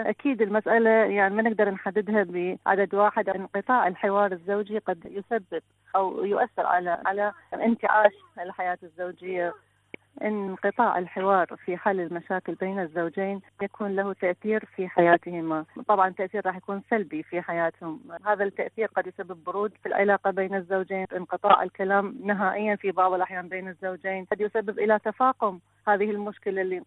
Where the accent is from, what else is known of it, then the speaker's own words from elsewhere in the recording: Iraq; من العراق، متزوجة قبل 5 سنوات